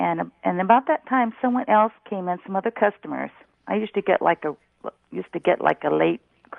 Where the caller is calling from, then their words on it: California, United States; I'm from the San Joaquin Valley.